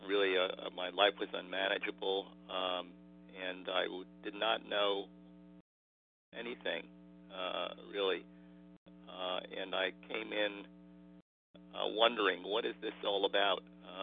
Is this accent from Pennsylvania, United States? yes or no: yes; West Chester, Pennsylvania, United States; from Westchester, Pennsylvania